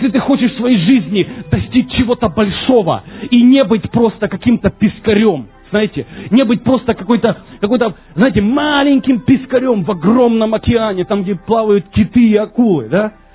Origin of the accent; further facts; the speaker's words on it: Ukraine; Боже мой, я с Украины, поэтому прошу прощения.